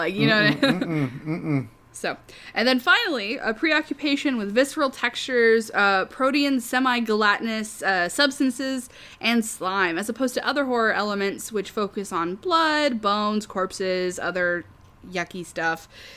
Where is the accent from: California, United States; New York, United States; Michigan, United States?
California, United States; San Diego; I'm from San Diego, which has like 5 colleges, like